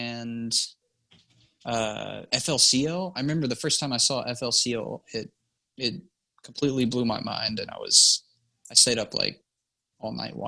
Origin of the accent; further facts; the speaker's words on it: Texas, United States; I grew up in Texas, Southeast Texas.